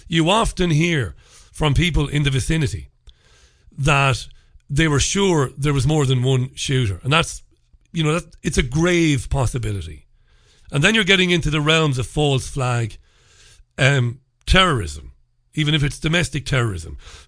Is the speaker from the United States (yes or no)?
no; Ballybeg, Munster, Ireland; I grew up in Ireland, you know. I grew up in a place called Ballybeg in Waterford in Ireland. We were on the edge of the countryside. We were a couple of miles away from Waterford city centre, maybe 3, and we were on the edge of the countryside.